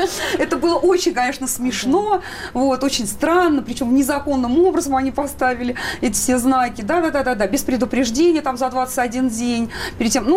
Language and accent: Russian; Moscow, Russia; Я коренная москвичка, и я всю жизнь жила в центре Москвы, напротив церкви Святого Филиппа.